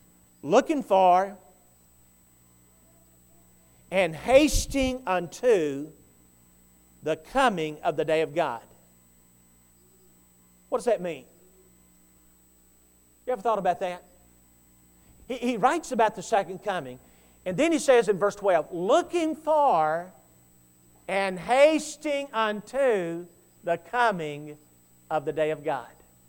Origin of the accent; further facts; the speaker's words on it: Hendersonville, Tennessee, United States; Well, I'm from Tennessee, Hendersonville. It's the home of … just right outside of Nashville.